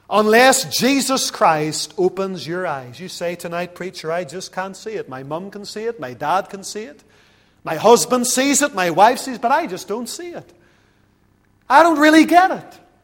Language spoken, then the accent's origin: English; Lisburn, Northern Ireland, United Kingdom; Just finished a book last night about a man from Lisburn, my hometown.